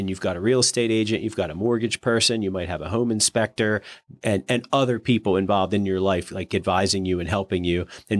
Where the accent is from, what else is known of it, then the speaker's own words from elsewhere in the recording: Downingtown, Pennsylvania, United States; So I grew up in Downingtown. I went to Downingtown schools, graduated from Downingtown High School before it split.